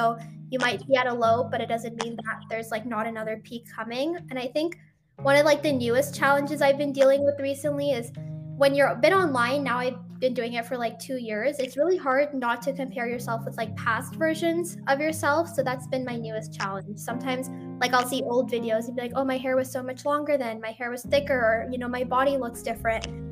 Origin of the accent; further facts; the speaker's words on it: Utah, United States; It's really weird because I grew up in Utah and I didn't really have much of a South Asian community.